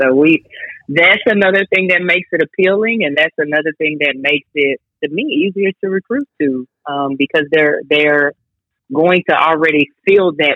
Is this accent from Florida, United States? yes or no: no; Dallas-Fort Worth, Texas, United States; And I grew up in the Dallas-Fort Worth area, so I'm familiar with a lot of the high schools.